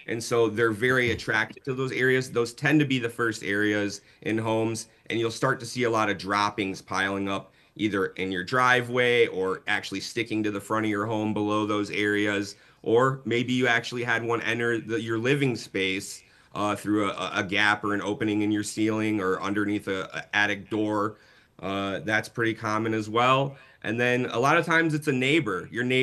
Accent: Michigan, United States; now in Southern US; One thing is, I'm from Michigan originally. In the north, the building codes are a little more strict because of the cold weather.

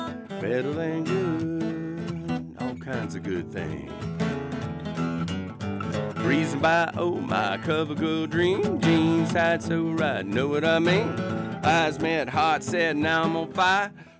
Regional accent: Jacksonville, Florida, United States; I grew up in Jacksonville, third generation North Florida redneck. Yeah, that's just the way it is. But I left town, and now I'm come back after 20 years.

